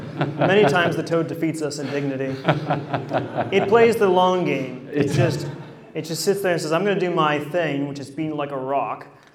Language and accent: English; Buffalo, New York, United States; Well, I grew up in Buffalo, New York